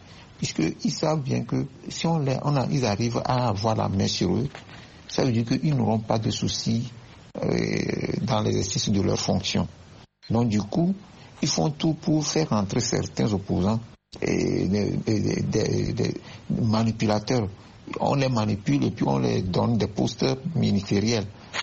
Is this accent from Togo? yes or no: yes; Togo; chez nous au Togo ici